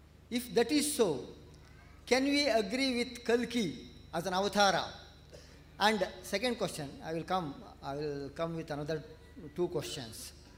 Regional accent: Bangalore, Karnataka, India; from Bangalore. I am an engineer, but publishing a magazine called Shudra Shakti.

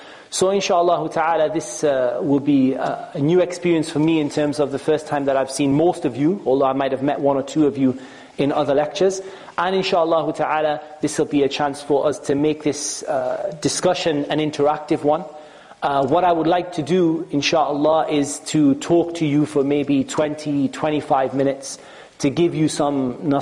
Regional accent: Newcastle upon Tyne, North East England, United Kingdom; I come from Newcastle upon Tyne, and there wasn't a very large Muslim community

